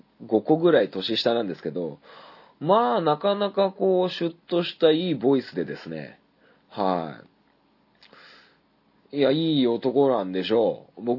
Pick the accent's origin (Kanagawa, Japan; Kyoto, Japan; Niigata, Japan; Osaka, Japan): Niigata, Japan; Sanjo; 同じね、三条市のね、出身なんですよ、皆さん。